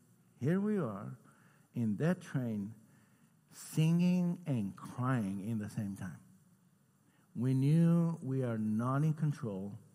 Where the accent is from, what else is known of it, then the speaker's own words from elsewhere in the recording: Romania; 15 Americans and 5 Romanians, I'm from Romania, and we came back from Odessa, Ukraine to Bucharest, Romania